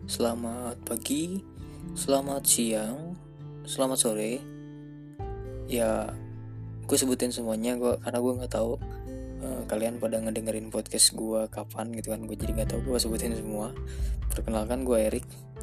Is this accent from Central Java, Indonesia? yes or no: no; Merangin, Jambi, Indonesia; daerah gue tinggal pada saat itu gitu, di daerah di kota Jambi, tepatnya di desa C1 Merangin ya. Mungkin hanya sebagian orang yang tahu karena lumayan terpencil tempatnya.